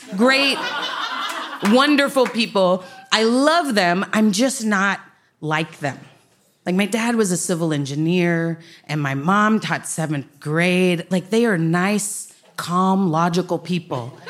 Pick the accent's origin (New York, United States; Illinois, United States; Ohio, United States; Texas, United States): Texas, United States; Dallas; and I'm from Dallas, and I was like, oh, so close.